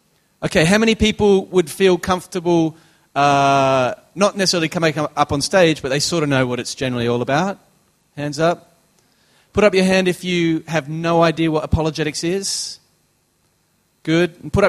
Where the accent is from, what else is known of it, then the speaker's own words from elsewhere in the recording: Australia; now in Oxford, United Kingdom; So I'm an Australian living in exile in Oxford.